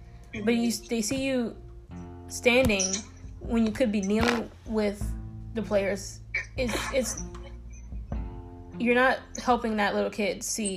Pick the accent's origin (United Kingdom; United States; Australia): United Kingdom; England; Yes, I am English.